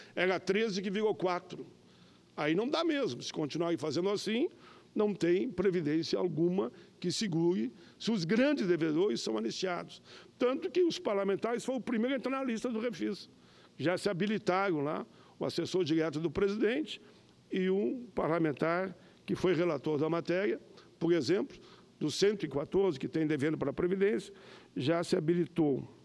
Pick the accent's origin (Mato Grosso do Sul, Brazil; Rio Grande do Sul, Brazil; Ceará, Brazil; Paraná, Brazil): Rio Grande do Sul, Brazil; Caxias do Sul; A todos os moradores da minha cidade natal, meu grande e fraterno abraço.